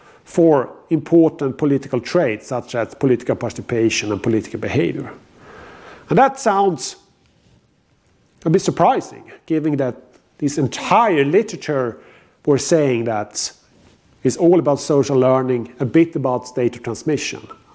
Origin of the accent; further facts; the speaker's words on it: Sweden; not only because I'm from Sweden